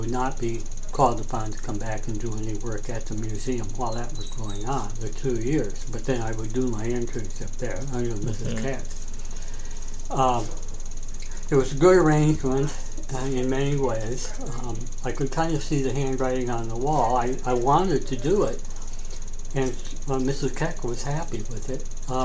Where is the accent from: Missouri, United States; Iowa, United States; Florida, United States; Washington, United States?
Iowa, United States; now in Cooperstown, United States; it was the day that a bad tornado went through my hometown in Iowa, wiped out the whole middle of the town.